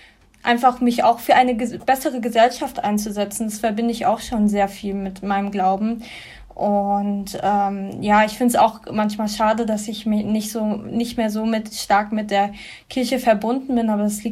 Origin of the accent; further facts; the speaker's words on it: Germany; ich bin ja in Deutschland geboren und aufgewachsen.